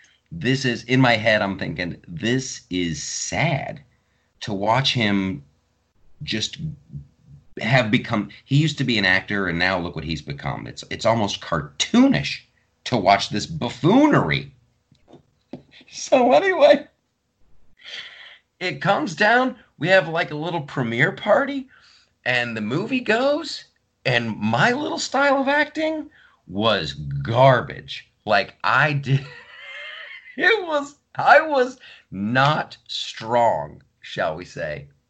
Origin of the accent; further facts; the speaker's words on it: Ohio, United States; accent: Southern Ohio; you'll see a late 90s me with my Southern Ohio accent.